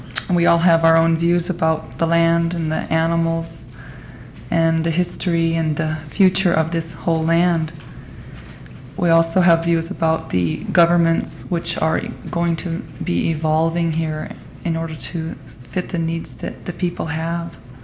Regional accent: Fairbanks, Alaska, United States; I was born in Fairbanks. I'm not a native stockholder, but I've lived in Alaska all my life

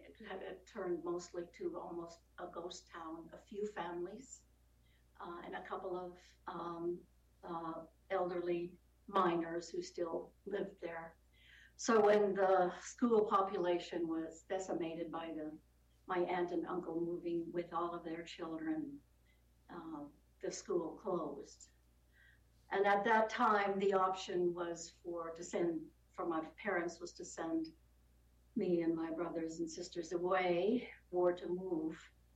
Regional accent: Anchorage, Alaska, United States; born there; I was born in Anchorage, Alaska in 1949, in the old Providence Hospital that stood on the corner of 9th and L Street.

